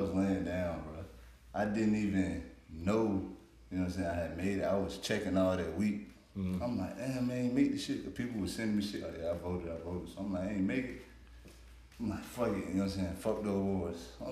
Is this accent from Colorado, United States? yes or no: no; Greenville, South Carolina, United States; in my city, I'm from Greenville, you know what I'm saying?